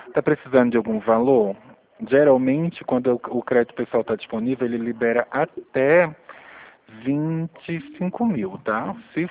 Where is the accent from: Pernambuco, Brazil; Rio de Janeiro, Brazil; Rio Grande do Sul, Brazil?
Pernambuco, Brazil; now in São Paulo, Brazil; Primeiro que eu moro em outro estado, eu sou de Pernambuco, né? Mas moro aqui em São Paulo.